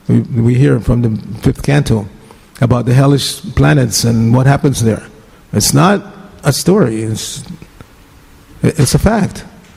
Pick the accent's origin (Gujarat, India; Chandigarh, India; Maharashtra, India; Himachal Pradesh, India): Gujarat, India; I'm from Gujarat, and there's this well-known Gujarati speaker, Bhagavatam, and I have to hear him.